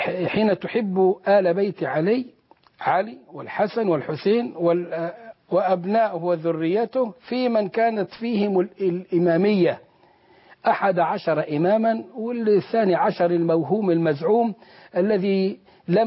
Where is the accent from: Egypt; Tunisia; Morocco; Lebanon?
Egypt; ونحن كمصريين نحب آل البيت حبا جما